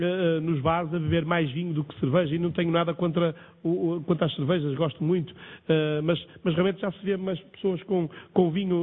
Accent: Braga, Portugal; eu venho de uma cidade, de Braga, que fica no coração do Minho, fica a cerca de 40 quilómetros a norte do Porto e fica a 50 e poucos quilómetros da fronteira com a Galiza.

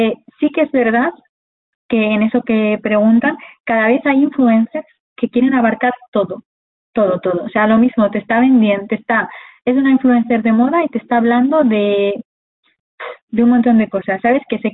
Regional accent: León, Castile and León, Spain; en la provincia, bueno, yo soy de León, entonces aquí

